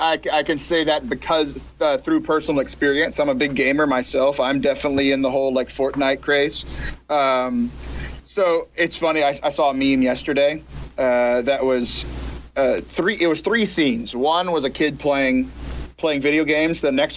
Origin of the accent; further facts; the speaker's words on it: Texas, United States; but I'm a Texan going to Vermont in February.